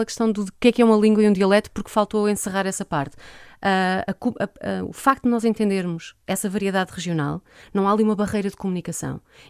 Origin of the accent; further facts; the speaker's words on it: Batalha, Leiria, Portugal; Eu sou da Batalha, originalmente